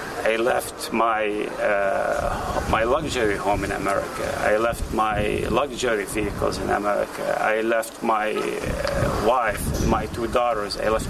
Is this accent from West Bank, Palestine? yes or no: yes; Kusra, West Bank, Palestine; I was born and raised in Kusra. My mother, 83 years old, is still in Kusra.